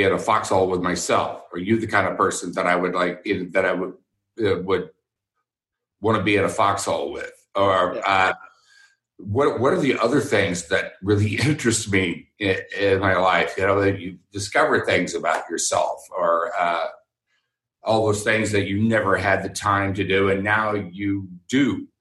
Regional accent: Texas, United States; Because I grew up in Texas, and it was just, that's what you did.

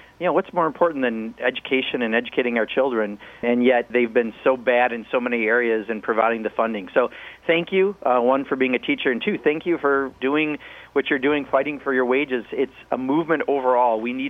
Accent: Kenosha, Wisconsin, United States; My hometown, Kenosha, Wisconsin, 14,000 people at its peak used to make cars.

